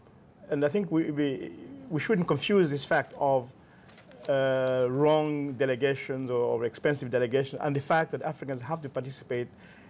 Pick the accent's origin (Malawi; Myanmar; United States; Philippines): Malawi; I'm from Malawi